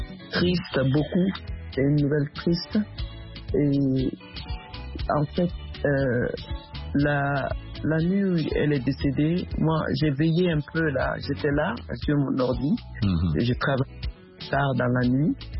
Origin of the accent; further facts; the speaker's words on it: Mali; Moi, je suis malienne d'origine. Et elle est venue jusqu'au Mali.